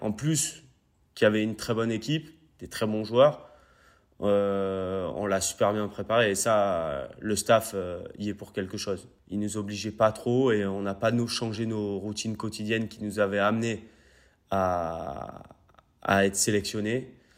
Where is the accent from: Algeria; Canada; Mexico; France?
France; Marseille, Provence-Alpes-Côte d'Azur; comme on dit chez nous à Marseille.